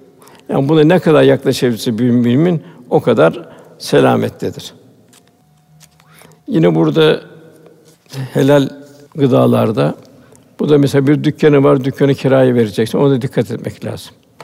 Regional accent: Istanbul, Turkey; Bugün de tabii biz şeyde büyüdük, İstanbul'da.

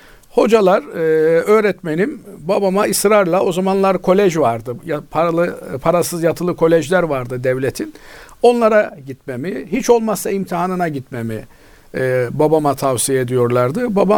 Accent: Istanbul, Turkey; Her ne kadar İstanbul'da doğdum, büyüdüm, yetiştim ise de kütük olarak Trabzon kütüğüne kayıtlıyız.

